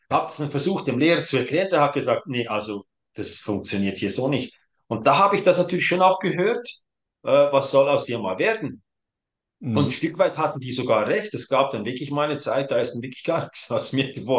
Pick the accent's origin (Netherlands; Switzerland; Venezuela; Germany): Switzerland; Zurich; born there; ich bin in Zürich geboren, habe da aber nur 6 Wochen gelebt.